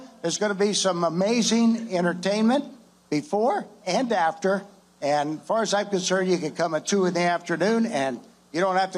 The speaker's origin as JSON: {"language": "English", "region": "Nevada", "country": "United States", "said": "And I want to tell you, I'm a Nevadan through and through."}